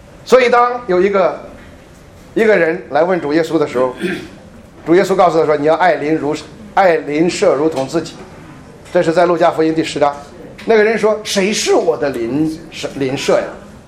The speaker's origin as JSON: {"language": "Chinese", "country": "China", "said": "我们中国人啊，有一个诗人写了一句话说，"}